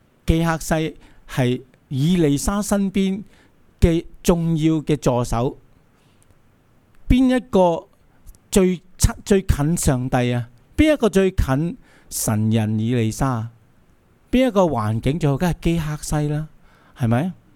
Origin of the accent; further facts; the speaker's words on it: Hong Kong; 用我哋香港人嘅俗语就系咁嘥，